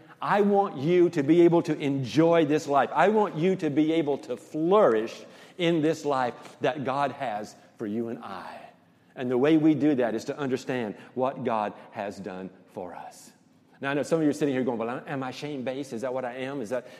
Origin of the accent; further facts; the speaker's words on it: the South, United States; All right. I am from Fun Country. I am a Southern boy.